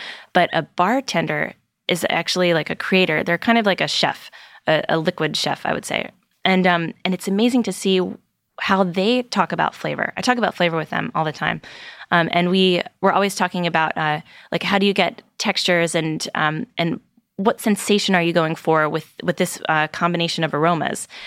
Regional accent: Virginia, United States; And I'm from Virginia, which has a blossoming wine country as well

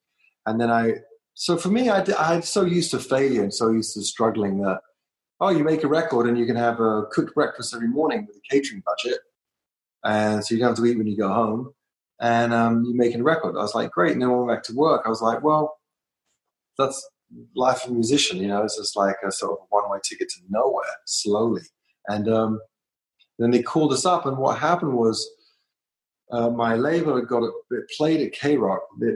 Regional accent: London, United Kingdom; I came from London.

